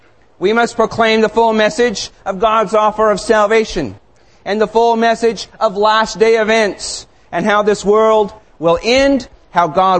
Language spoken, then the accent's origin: English; United States; Because I am an American, I have a right to speak on any issue that affects my country